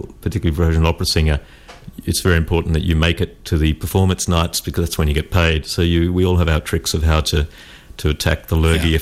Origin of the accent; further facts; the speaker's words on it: Australia; I'm an Australian.